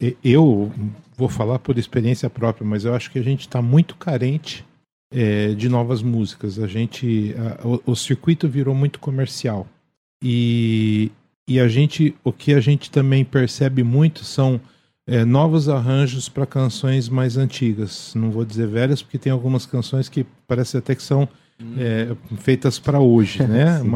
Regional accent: Brazil; para nós que somos brasileiros, a gente sabe o quanto que música boa faz falta, né?

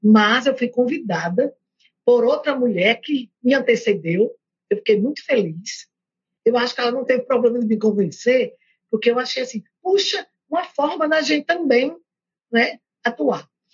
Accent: Rio Grande do Norte, Brazil; depois eu resolvi voltar para minha terra, minha casa, que é no Rio Grande do Norte

